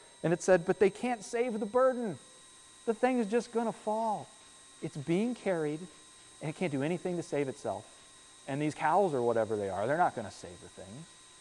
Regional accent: Virginia Beach, Virginia, United States; Just this last week, I was down in Virginia Beach in my hometown, and having grown up there, you see these bumper stickers that say, I heart jet noise, okay?

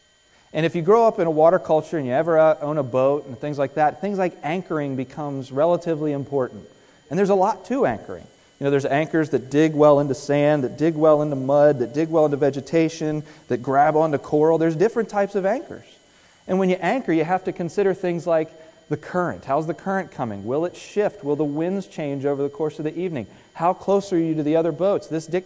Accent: Virginia Beach, Virginia, United States; Well, I grew up down in the Virginia Beach, Norfolk area of Virginia, and it's a water culture

